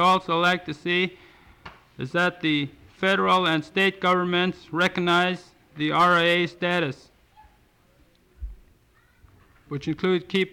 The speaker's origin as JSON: {"language": "English", "town": "Stevens Village", "region": "Alaska", "country": "United States", "tie": "born or raised there", "said": "I'm from Stevens Village. I was born and raised here."}